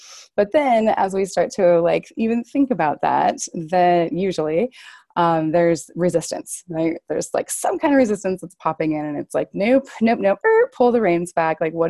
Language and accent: English; Sandpoint, Idaho, United States; I am back in my hometown, Sandpoint, Idaho.